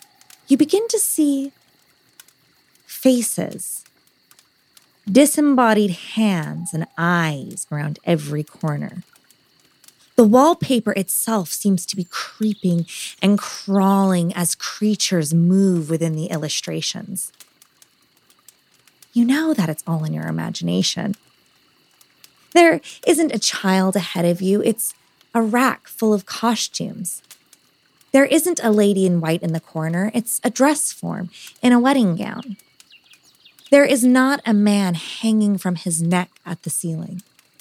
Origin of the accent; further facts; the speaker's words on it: Bakersfield, California, United States; Today is a very special episode because it not only takes place in my hometown of Bakersfield, California